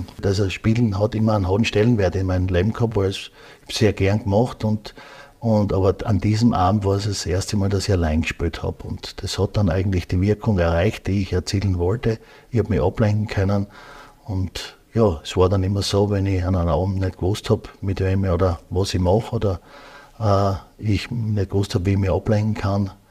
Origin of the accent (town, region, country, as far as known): Graz, Styria, Austria; born or raised there